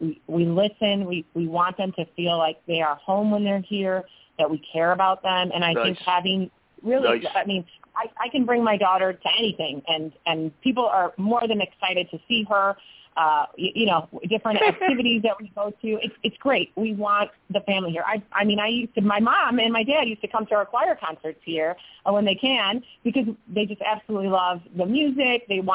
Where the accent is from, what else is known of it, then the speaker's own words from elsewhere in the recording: Chicago, Illinois, United States; You know, I'm lucky I'm from the area. I grew up in Chicago. My family is here